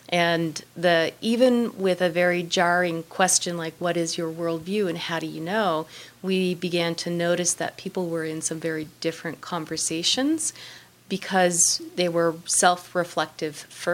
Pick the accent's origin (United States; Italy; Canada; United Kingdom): Canada; Nova Scotia; and I'm Canadian. I grew up in Nova Scotia, and I've lived there all my life. I still live there.